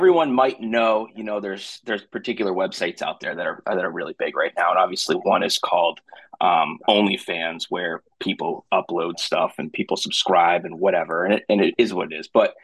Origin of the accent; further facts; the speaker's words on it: Massachusetts, United States; I'm from Massachusetts, and I'm going to email you outside of this.